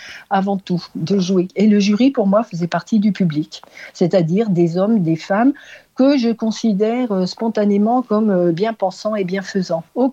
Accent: Le Creusot, Bourgogne-Franche-Comté, France; also born or lived in Blanzy / Montceau-les-Mines; Moi, je suis née au Creusot. Ma famille habitait à Blanzy, puis à Monceau aussi un peu.

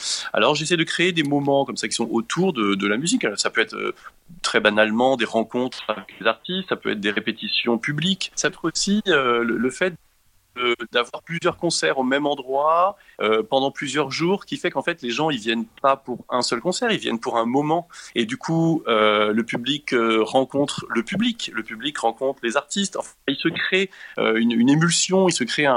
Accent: Normandy, France; effectivement, je suis normand, mais je joue dans le Jura depuis des années.

